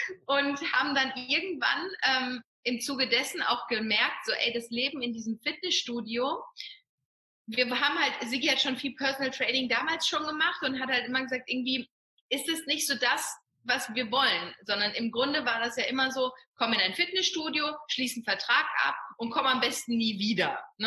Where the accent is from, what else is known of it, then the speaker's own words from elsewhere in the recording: North Rhine-Westphalia, Germany; Wir leben ja quasi in dem Mittelpunkt von unseren beiden Heimaten. Sigi kommt ja vom Bodensee, ich komme aus dem Ruhrgebiet und wir sind genau in der Mitte, hier an der schönen Bergstraße